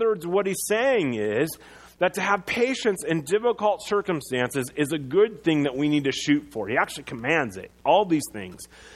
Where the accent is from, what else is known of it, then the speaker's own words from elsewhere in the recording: Iowa, United States; I'm the guy in growing up in Iowa.